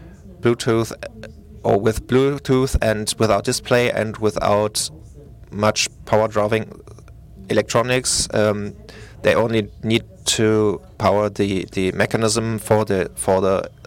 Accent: Switzerland; I am from Switzerland, and I feel it's going very similar in Switzerland.

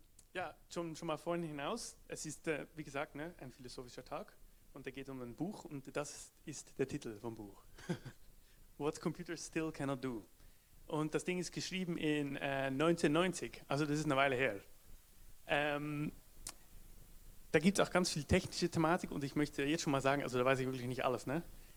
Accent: Netherlands; German is a second language; bin ja Niederländer.

